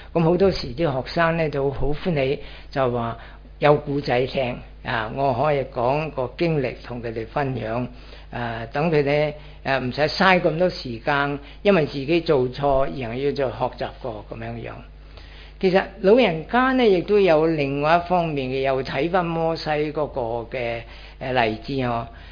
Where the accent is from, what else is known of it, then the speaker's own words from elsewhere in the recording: Chaozhou, Guangdong, China; Cantonese is a second language; also born or lived in Hong Kong / United Kingdom; 可能大家唔知道我係潮州人嚟嚇，近嚟學喺廣東話喺香港學嘅，去到英國咧就係講英文